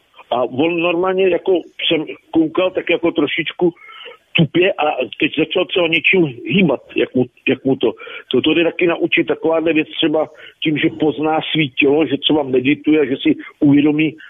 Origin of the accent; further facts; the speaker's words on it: Bohemia, Czechia; u nás v Čechách, když jsem byl jako dítě